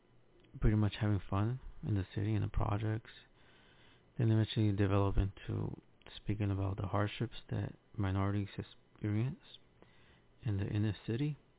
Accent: Bronx, New York, United States; I could say firsthand in the Bronx, growing up there, and seeing how music, hip-hop, salsa, and things like that gather the community.

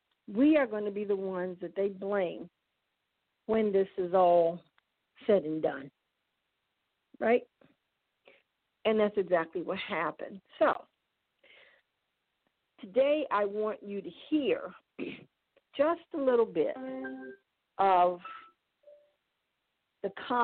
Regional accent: Washington, District of Columbia, United States; I'm from Washington, so let me tell you, I know.

